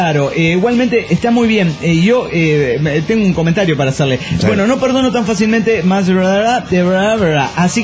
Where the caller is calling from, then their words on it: Avenal, California, United States; de Avenal, USA.